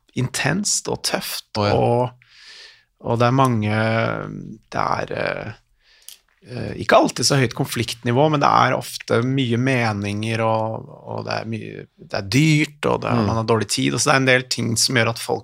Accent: Oslo, Norway; Jeg er født og oppvokst i Ullevål Hageby-området.

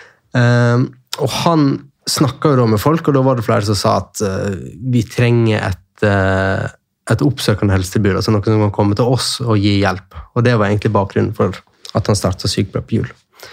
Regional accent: Jølster, Vestland, Norway; also born or lived in Oslo; jeg kommer fra Jølster, Sogn og Fjordane, men jeg bodde i Oslo i 10-15 år.

